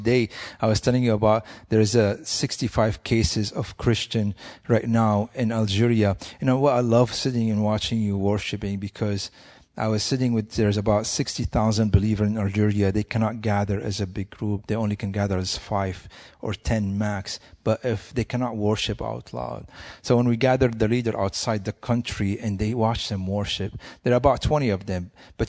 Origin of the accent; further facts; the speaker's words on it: Syria; growing up in the Middle East and Syria.